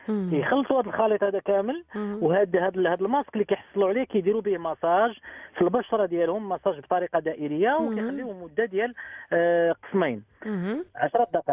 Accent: Morocco; هي ميزه زوينه لنا كمغاربه

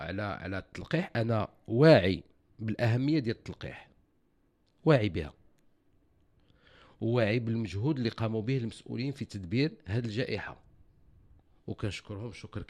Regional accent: Morocco; أنا مواطن مغربي كنحب الملك، كنحب بلادي

